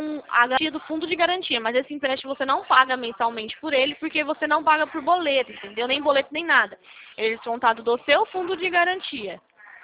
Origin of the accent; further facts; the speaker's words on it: São Paulo, Brazil; Eu sou do interior de São Paulo